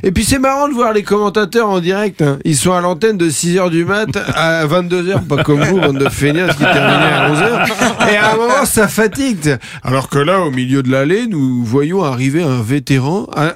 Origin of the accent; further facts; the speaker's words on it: Normandy, France; Quand on vient de Normandie, on a une relation particulière avec l'événement.